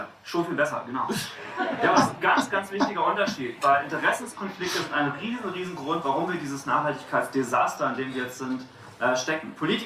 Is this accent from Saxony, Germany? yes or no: no; Berlin, Germany; Ich komme aus Berlin